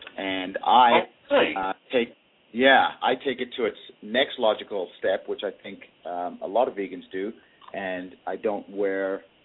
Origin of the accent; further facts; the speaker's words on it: South Africa; moved away; also born or lived in Alberta; And growing up in South Africa, you know, there's a lot of meat being eaten there as well. I ate a lot of meat in my childhood.